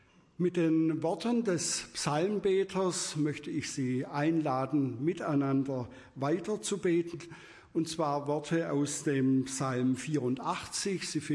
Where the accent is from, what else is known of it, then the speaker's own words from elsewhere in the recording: Pfalzgrafenweiler, Baden-Württemberg, Germany; Ich komme aus Pfalzgrafenweiler. Bildlich gesprochen liegt Ihnen das ja geografisch zu Füßen und wir schauen jeden Tag hinauf nach Schopfloch.